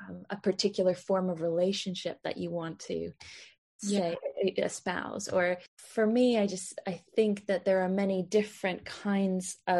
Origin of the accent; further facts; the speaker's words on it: Sweden; I grew up in Sweden